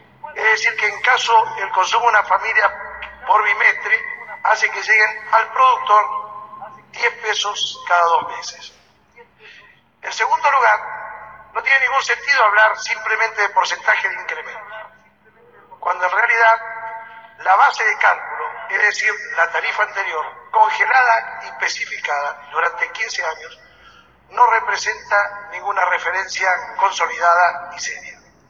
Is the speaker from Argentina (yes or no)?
yes; Neuquén, Argentina; Y somos los neuquinos los más perjudicados por ello como principal provincia productora de gas natural.